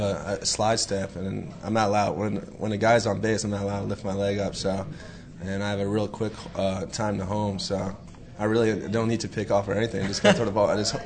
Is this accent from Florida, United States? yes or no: yes; Florida, United States; also born or lived in Rhode Island; I was born in Rhode Island, but I grew up watching the Florida Marlins when I moved to Florida when I was six